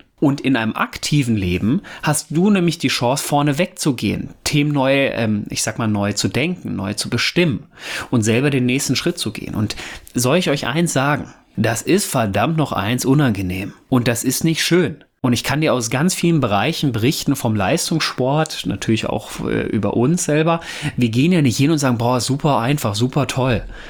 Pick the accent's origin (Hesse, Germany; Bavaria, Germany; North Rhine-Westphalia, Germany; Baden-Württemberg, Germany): North Rhine-Westphalia, Germany; Ich komme ja ursprünglich aus dem Pott